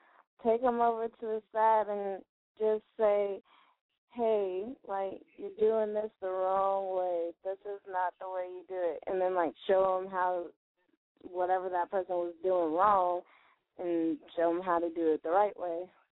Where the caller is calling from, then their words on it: Virginia, United States; I'm calling from Virginia.